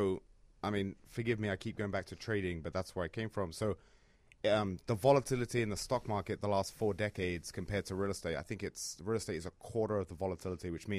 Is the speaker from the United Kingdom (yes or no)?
yes; England, United Kingdom; moved away as an adult; now in United States; I was from England.